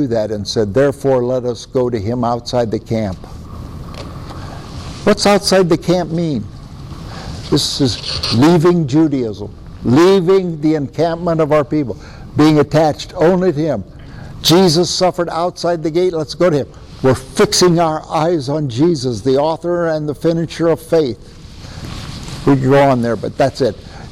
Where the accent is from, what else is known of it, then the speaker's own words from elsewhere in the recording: United States; I am American, all right? Temporarily. It's not permanent.